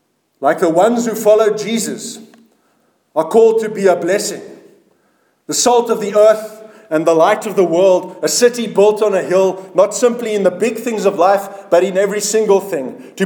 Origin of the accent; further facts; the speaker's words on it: South Africa; That's just me being a South African, I guess.